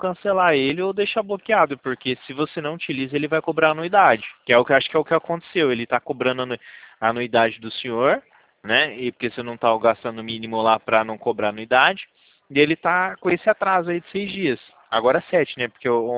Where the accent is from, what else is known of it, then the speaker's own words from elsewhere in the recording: Presidente Prudente, São Paulo, Brazil; eu não sou da cidade de Jacareí, eu sou de Presidente Prudente.